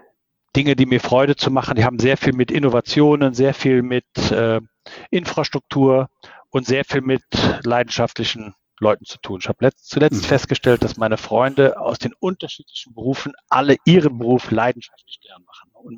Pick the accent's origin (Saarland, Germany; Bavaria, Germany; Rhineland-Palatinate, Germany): Rhineland-Palatinate, Germany; Und ich bin ein Kind des Ahrtals und das auch sehr gerne.